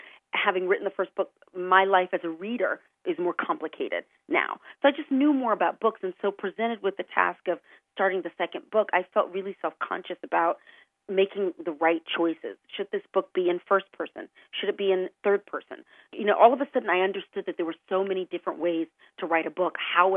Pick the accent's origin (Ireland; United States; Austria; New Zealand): United States; Texas; You know, I'm from the South, if we can call Texas